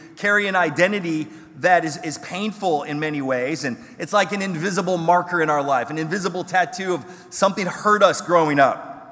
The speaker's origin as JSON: {"language": "English", "region": "Texas", "country": "United States", "tie": "born there", "said": "My dad met her, married her, and brought her to America. I was born in Texas. My dad was in the military."}